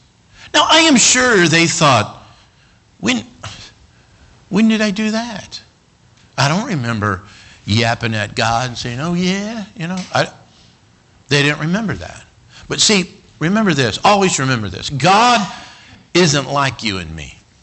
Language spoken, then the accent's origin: English; Cody, Wyoming, United States; I grew up in Cody, Wyoming, and we drive down the road, and if we see somebody, which could be a rare event